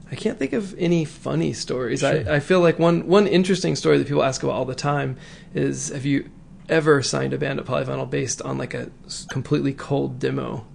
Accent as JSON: {"language": "English", "town": "Danville", "country": "United States", "tie": "born or raised there", "said": "growing up in Danville, about 30 miles away"}